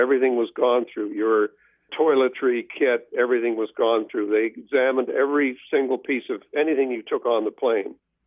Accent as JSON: {"language": "English", "country": "Canada", "said": "I had the occasion as a Canadian member of Parliament"}